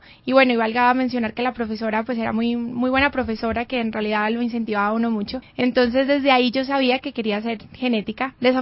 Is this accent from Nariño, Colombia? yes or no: yes; Pasto, Nariño, Colombia; born there; Mi papá nació en Pasto, pero mis abuelitos son italianos, entonces digamos que hay una mezcla ahí. Y bueno, yo soy nacida orgullosamente pastusa, nacida en Pasto